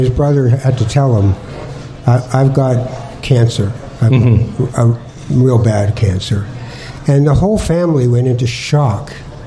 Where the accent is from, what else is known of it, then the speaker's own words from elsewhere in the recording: Canada; It's got funny colors and we're Canadian people.